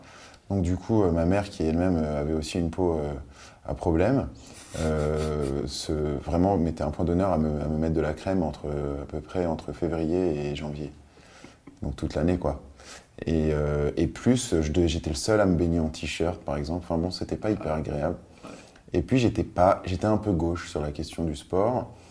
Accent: Biot, Provence-Alpes-Côte d'Azur, France; also born or lived in Nice; très tôt, je suis parti vivre à Biot. C'est à côté d'Antibes. C'est pas très loin de Nice, d'ailleurs. C'est dans l'arrière-pays. Et j'étais dans ce pays, où il y a beaucoup de soleil et il y a beaucoup de sport.

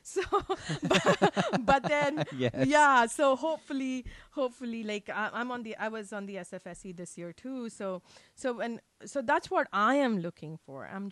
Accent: Karnataka, India; first language Kannada; English is a second language; Kannada is a language that I speak at home. So that's my native language.

